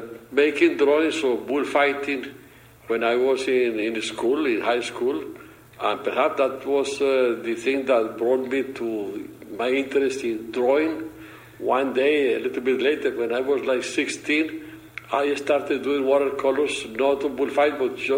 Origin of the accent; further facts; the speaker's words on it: Medellin, Antioquia, Colombia; Yeah, I was in Colombia, in Medellin, was my hometown.